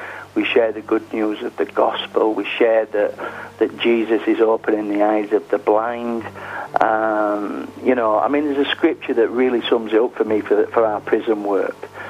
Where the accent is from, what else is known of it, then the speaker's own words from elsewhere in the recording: Yorkshire and the Humber, United Kingdom; I'm a Yorkshireman, I'm an ordinary guy.